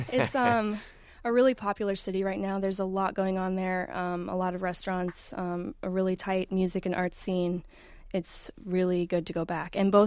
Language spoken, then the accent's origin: English; Brunswick, Maine, United States; now in Brooklyn, United States; I'm from Brunswick, but also Portland. It's 20 minutes away.